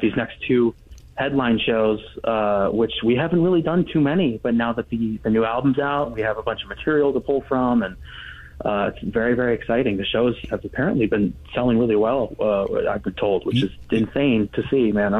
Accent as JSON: {"language": "English", "town": "Los Angeles", "region": "California", "country": "United States", "tie": "born or raised there", "said": "But this is a special show, SoFi at L.A., my hometown."}